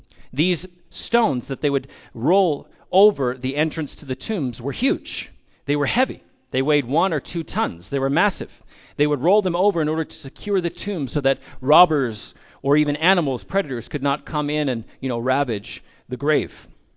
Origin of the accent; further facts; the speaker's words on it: California, United States; moved away as an adult; also born or lived in Austria; now in Salt Lake City, United States; I grew up in California, and I spent my adult life in Austria, in Europe, and now I'm living in Salt Lake City, Utah.